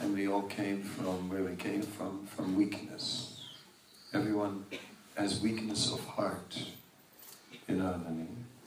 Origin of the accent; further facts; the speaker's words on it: Netherlands; I'm from Holland, you know, I don't speak your language.